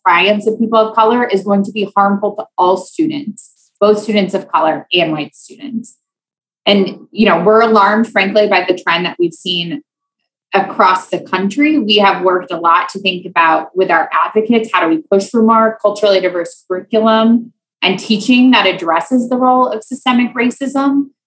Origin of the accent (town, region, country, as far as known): Iowa, United States; born or raised there